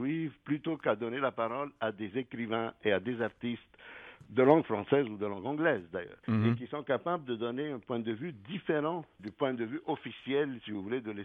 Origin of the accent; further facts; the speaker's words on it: Quebec, Canada; en tant que Québécois et en tant qu'écrivain